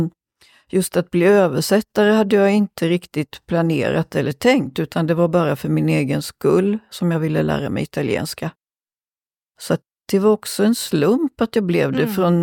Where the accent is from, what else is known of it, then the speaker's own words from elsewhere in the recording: Småland, Sweden; jag kommer från Småland.